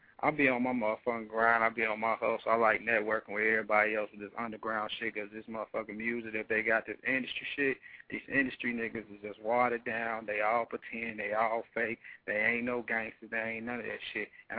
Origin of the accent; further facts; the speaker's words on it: New York, United States; But I am from New York, man